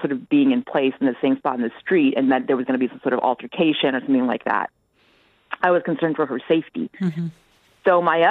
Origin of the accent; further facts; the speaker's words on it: United States; So as an American tourist, I was walking with my friend and.